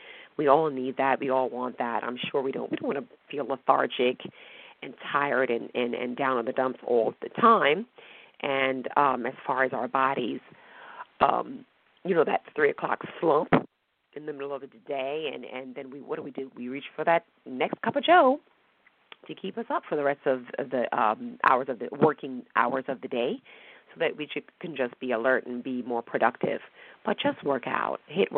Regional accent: Northeast, United States; at least not where I'm from. I'm from the Northeast.

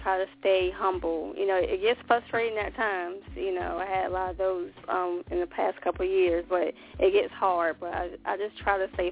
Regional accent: Suffolk, Virginia, United States; also born or lived in South Carolina / Hawaii; I am from Virginia, VA, the Suffolk, Hampton Roads area in Virginia.

